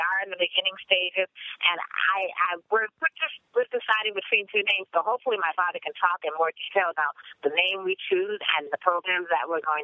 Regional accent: New Jersey, United States; now in Los Angeles, United States; Oh, no, I'm not from L.A. The movie was based in New Jersey. I'm from New Jersey, actually.

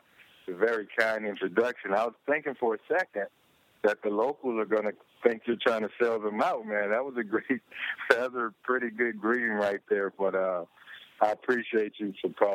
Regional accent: Belgrade, Florida, United States; such as my hometown of Belgrade, Florida.

